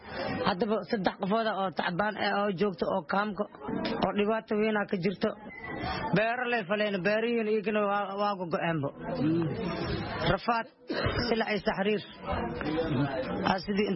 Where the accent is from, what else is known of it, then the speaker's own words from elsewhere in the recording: Janaale, Lower Shabelle, Somalia; waxaan ka soo barakacay meel la yiraa jannaale